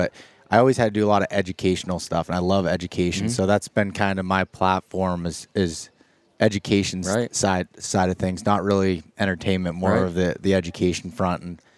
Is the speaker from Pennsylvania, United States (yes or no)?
yes; Pennsylvania, United States; So I'm from Pennsylvania. I've been a Pennsylvania native my entire life and grew up in northern Pennsylvania, so very just big timber, big woods, not any ag